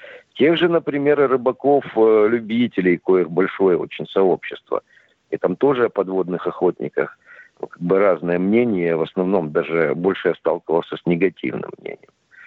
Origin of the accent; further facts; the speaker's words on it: Novorossiysk, Krasnodar Krai, Russia; приветствую и город Новороссийск, один из моих родных городов